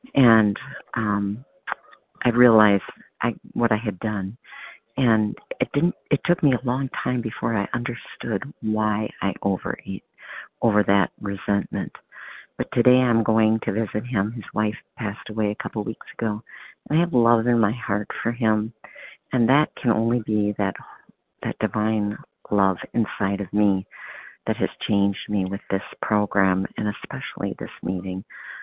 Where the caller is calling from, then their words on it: Wisconsin, United States; I'm calling from Wisconsin.